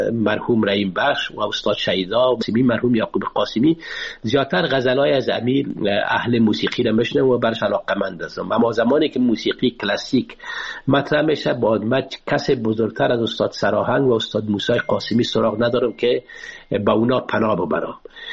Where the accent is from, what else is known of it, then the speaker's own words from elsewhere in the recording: Afghanistan; من اولین افغان هستم که تا سطح دکترا آموزش دیدم در رشته موسیقی.